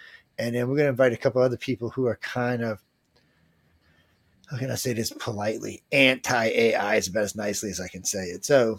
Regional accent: New Orleans, Louisiana, United States; I'm from New Orleans. You learn not to trust people at a very young age.

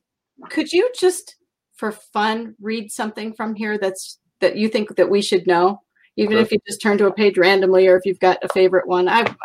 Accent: Iowa, United States; also born or lived in Minnesota; Long story short, we were raised in Iowa. He decided that wasn't the life to raise 11 children. And so we lived in Iowa and Minnesota and all these things.

